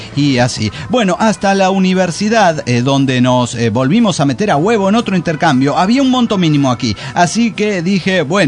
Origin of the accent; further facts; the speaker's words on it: Ecuador; En mi pueblo ecuatoriano hacían esas prácticas colonialistas y desmesuradas.